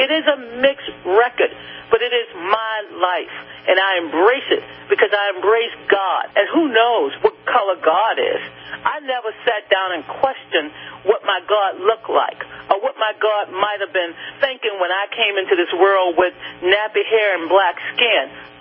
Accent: the South, United States; I understand my history as a Southerner. My parents lived on South Jefferson Davis Parkway in the city of New Orleans.

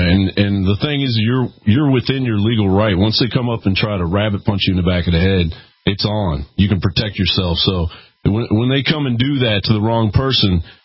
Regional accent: Washington, District of Columbia, United States; I grew up in the 70s, and I grew up in Washington, D.C., partly.

